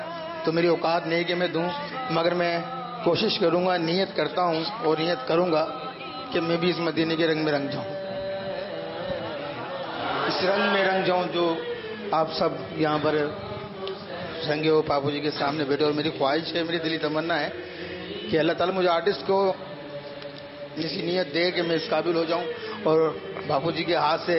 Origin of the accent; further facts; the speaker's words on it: Hyderabad, Sindh, Pakistan; ہم زمزم نگر حیدرآباد سے آئے ہیں،